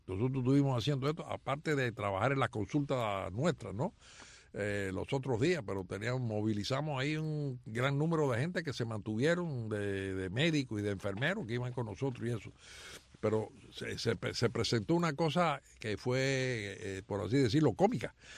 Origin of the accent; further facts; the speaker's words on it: Cuba; nosotros que somos cubanos